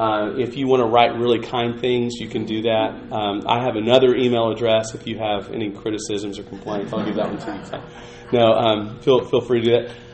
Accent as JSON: {"language": "English", "town": "Abilene", "region": "Texas", "country": "United States", "tie": "born or raised there", "said": "I mentioned I grew up in Abilene. There was some road construction going on right as Industrial Lane was feeding into Buffalo Gap Road, that hairpin turn over there for my Abilenians that I'm talking to."}